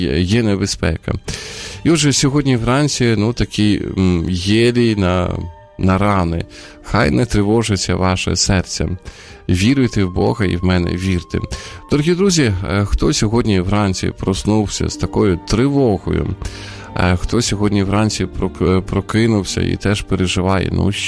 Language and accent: Ukrainian; Sumy, Sumy Oblast, Ukraine; Теж тривожуся за, наприклад, за моє рідне місто, за Суми.